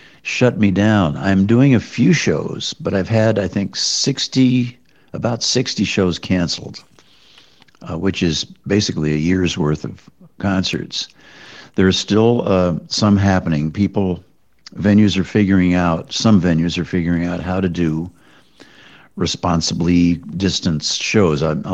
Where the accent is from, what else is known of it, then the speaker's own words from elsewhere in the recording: Concord, New Hampshire, United States; mother took me back to Concord, New Hampshire, where my dad was a school teacher at St. Paul's. And I grew up in Concord at St. Paul's.